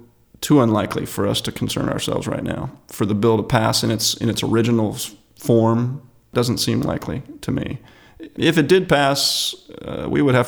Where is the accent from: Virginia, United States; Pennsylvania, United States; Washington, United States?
Washington, United States; moved away as an adult; I grew up outside of Seattle in a small, what used to be a hick coal mining town, and now is the 4th highest property values in the state. It's basically a bedroom community of Seattle.